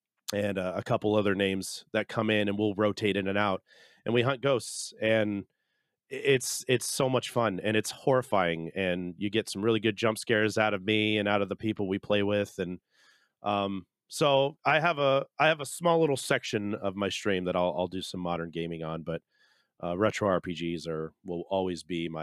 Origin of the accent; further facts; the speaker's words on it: California, United States; I was raised in California for most of my life. I've lived all over the place, so we've been around. But as a kid and most of my teens, we lived in California